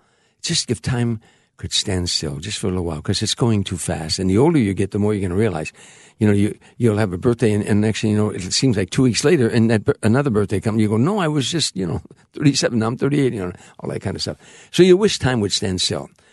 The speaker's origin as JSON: {"language": "English", "town": "Chicago", "region": "Illinois", "country": "United States", "said": "we're from Chicago. In Chicago, it snows, it rains, it sleets."}